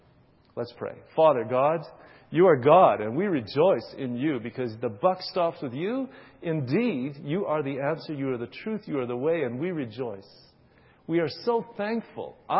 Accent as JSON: {"language": "English", "region": "Western Canada", "country": "Canada", "said": "Actually, I'm from Western Canada, and I'm almost on the opposite side of the ball as South Africa."}